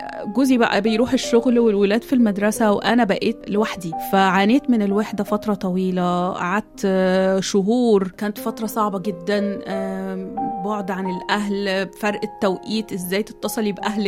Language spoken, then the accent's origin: Arabic; Egypt; moved away as an adult; also born or lived in Kuwait; now in Australia; أنا أصلاً من مصر، سبت مصر لما اتجوزت، عشت بالكويت 10 سنين.